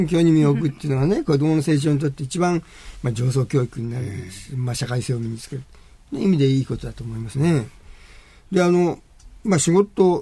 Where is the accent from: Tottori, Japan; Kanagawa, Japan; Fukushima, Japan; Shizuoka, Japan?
Shizuoka, Japan; 静岡生まれ静岡育ちで、もうずっと学校も近くのマリコで、